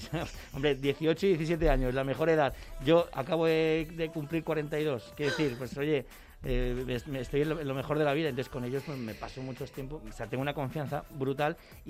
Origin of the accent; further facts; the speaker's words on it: Piedralaves, Castile and León, Spain; Serranillos del Valle para vivir, Piedralaves, que es mi pueblo de toda la vida, aquí en Ávila